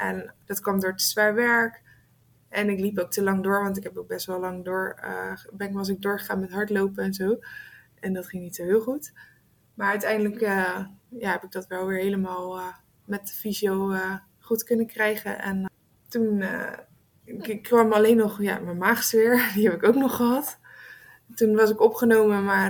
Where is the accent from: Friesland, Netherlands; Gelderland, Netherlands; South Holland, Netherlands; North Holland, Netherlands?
South Holland, Netherlands; Hellevoetsluis; moeder van Willem en getrouwd met … We komen uit Hellevoetsluis.